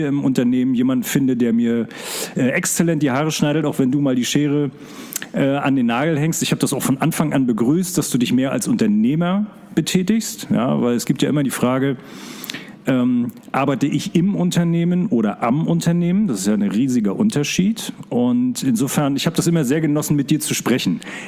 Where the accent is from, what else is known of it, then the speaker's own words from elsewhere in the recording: Mecklenburg-Vorpommern, Germany; Ich komme ja aus Mecklenburg-Vorpommern.